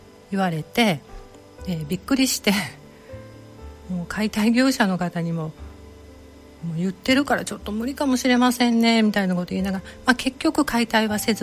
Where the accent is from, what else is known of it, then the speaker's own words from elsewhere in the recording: Maizuru, Kyoto, Japan; 私は東舞鶴に生まれて、その後中舞鶴か西舞鶴と、高校生になるまで結構点々と引っ越しをしていました。